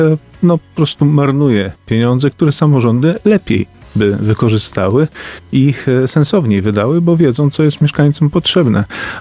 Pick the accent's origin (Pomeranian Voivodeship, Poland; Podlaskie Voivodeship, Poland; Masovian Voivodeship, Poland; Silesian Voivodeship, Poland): Pomeranian Voivodeship, Poland; My w Kaszubi mamy to szczęście, że nasza kultura może być podstawą do różnych innych twórczych poszukiwań